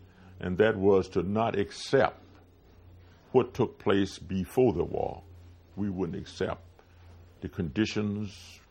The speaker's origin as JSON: {"language": "English", "town": "Lawrenceville", "region": "Virginia", "country": "United States", "said": "Well, the boys from the Ville, I was from Lawrenceville, Danville, and Martinsville, all from the state of Virginia."}